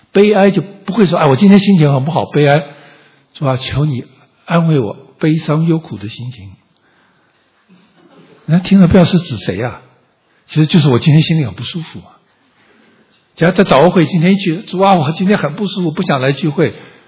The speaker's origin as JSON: {"language": "Chinese", "country": "China", "said": "我们都中国人"}